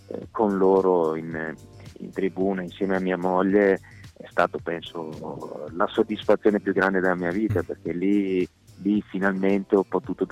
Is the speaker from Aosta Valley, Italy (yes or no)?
yes; Aosta Valley, Italy; ho fatto, praticato, beh, giustamente da valdostano, un po' tutti gli sport invernali possibili, immaginabili